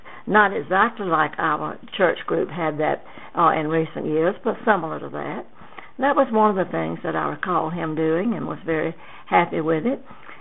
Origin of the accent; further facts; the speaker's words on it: Georgia, United States; also born or lived in Daytona Beach, Florida; Hometown is in Middle Georgia, just south of Thomaston, a little bit west of Macon, a little bit east of Columbus, kind of centrally located